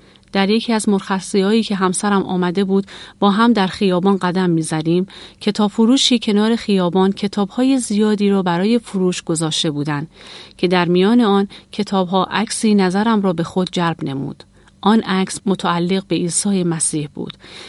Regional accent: northern Iran, Iran; born there; در سال 1345 در شمال ایران به دنیا آمدم.

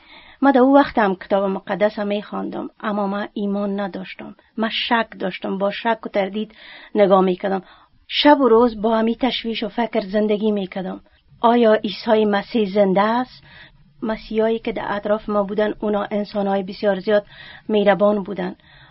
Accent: Afghanistan; ما هم از جمله او زنا هستم که در افغانستان رنجای بسیار زیاد را کشیدیم.

